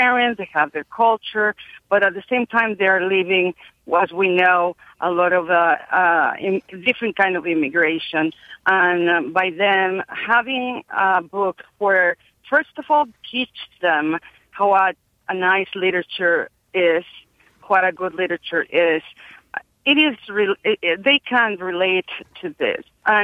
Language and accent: English; Spain; English is a second language; I'm from Spain, but my family lives in Mexico City. I've been in Chile, and I'm an educator